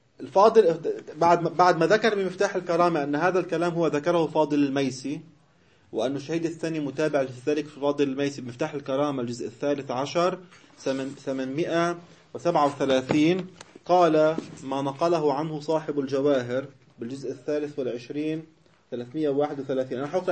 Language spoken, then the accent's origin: Arabic; South Lebanon, Lebanon; ميسي في عنا بلبنان بجنوب خلف قريتنا بسير على حدود مع فلسطين.